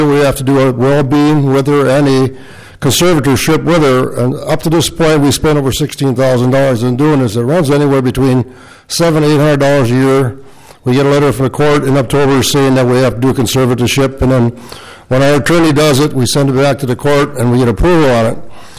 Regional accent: Melrose, Minnesota, United States; from Melrose, Minnesota.

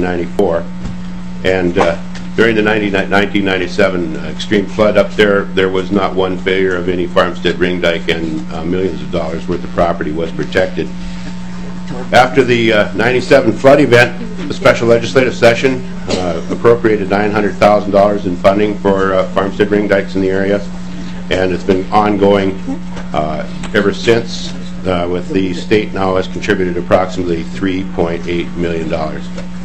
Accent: Minnesota, United States; from Kitson County.

